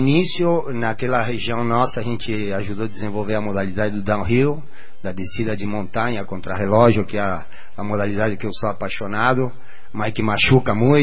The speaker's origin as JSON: {"language": "Portuguese", "country": "Uruguay", "tie": "born or raised there", "also_born_or_lived": "United States / Argentina", "second_language": "Portuguese", "said": "Do Uruguai, né? Que é a minha terra natal, onde eu nasci. E viajei bastante, morei em outros lugares, morei nos Estados Unidos, morei na Argentina. A minha infância, boa parte da minha infância aconteceu na Argentina."}